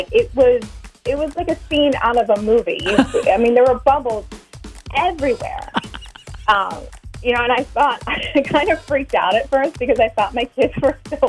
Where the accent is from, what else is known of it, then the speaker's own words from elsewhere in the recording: Waunakee, Wisconsin, United States; I'm from Wanakee.